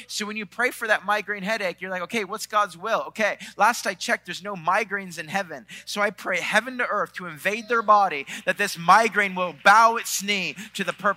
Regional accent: East Coast, Canada; I'm from Canada, from the East Coast of Canada

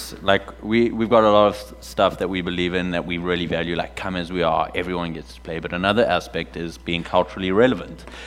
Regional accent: South Africa; my background growing up in South Africa

